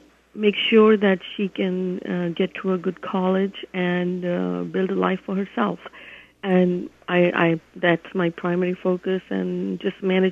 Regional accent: India; moved away as an adult; now in United States; I was afforded a great opportunity to study in this country. I came from India

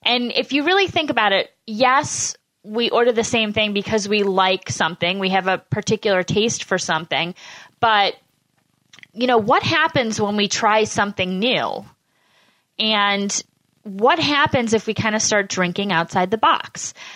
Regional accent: Syracuse, New York, United States; this all kind of cultivated from my background when I was growing up in Syracuse.

